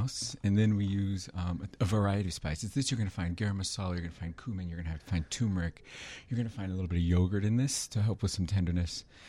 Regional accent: Omaha, Nebraska, United States; now in Chicago, United States; I'm originally from Omaha. I've been here 12 years, though.

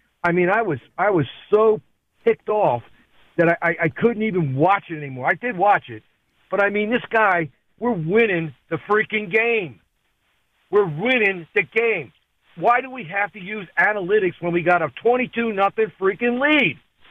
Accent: Maryland, United States; from Maryland. It's my first time calling.

